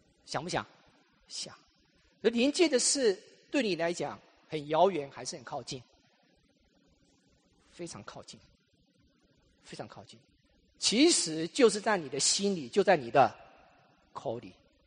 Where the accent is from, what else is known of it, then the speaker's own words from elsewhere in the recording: Taiwan; 弟兄姊妹，我们从台湾来的哈，台湾我告诉大家